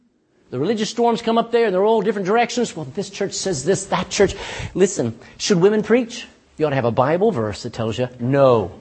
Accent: Texas, United States; I'm a Texan. No Texan talks like the King's English.

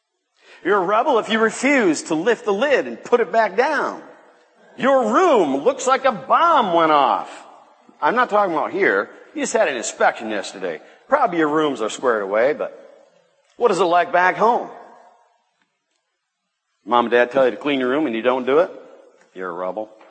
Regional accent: Michigan, United States; I'm from Michigan, a place back in the States.

